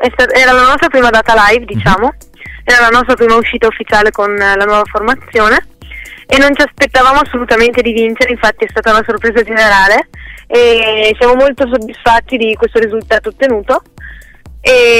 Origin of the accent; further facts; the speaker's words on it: Verona, Veneto, Italy; Esatto, noi siamo di Verona, veniamo più o meno dalla zona del lago di Garda.